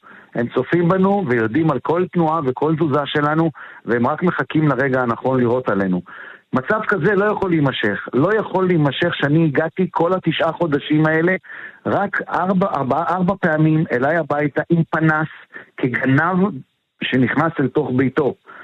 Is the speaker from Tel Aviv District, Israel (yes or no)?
no; Kiryat Shmona, Northern District, Israel; now in Metula, Israel; אני הגעתי מקריית שמונה, אני יליד 68, ואני יודע מה זה קטיושות